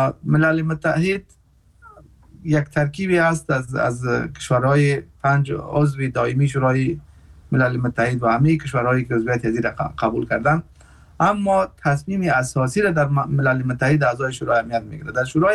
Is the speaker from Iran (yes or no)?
no; Afghanistan; ما مردم که از افغانستان هستیم